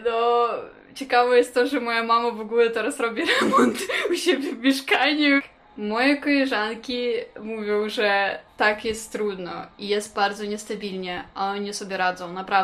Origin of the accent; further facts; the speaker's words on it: Kyiv, Ukraine; Polish is a second language; now in Poland; Z Kijowa, centrum.